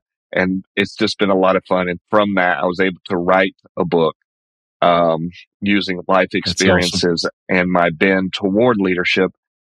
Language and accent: English; Louisiana, United States; now in New York, United States; I'm originally from Louisiana, moved to New York back in 2017.